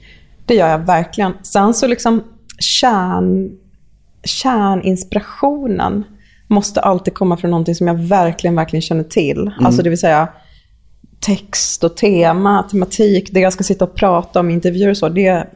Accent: Sweden; Som svensk så här indie-räka som alltid har lyssnat på så amerikanska band, så är det jättelätt att bara oh, well, brave.

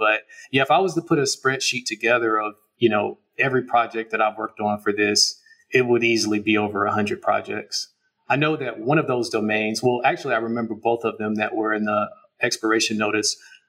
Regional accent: Florida, United States; I'm originally from Florida.

